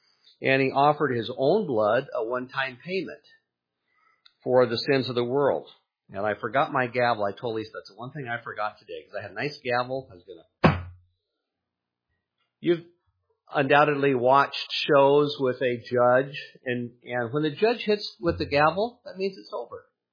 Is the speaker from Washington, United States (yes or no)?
yes; Poulsbo, Washington, United States; the Lutheran Church where I grew up in Paulsbo